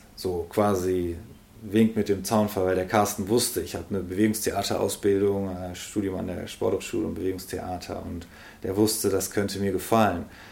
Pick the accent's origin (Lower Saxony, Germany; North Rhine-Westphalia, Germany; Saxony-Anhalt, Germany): North Rhine-Westphalia, Germany; Wuppertal; also ich habe französische Wurzeln, aber deutschen Papa und französische Mama, aber in Wuppertal geboren.